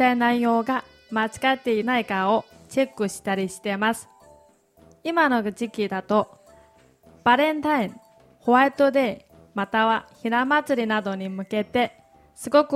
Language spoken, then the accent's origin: Japanese; Inner Mongolia, China; Japanese is a second language; 中国の内モンゴルから参りました。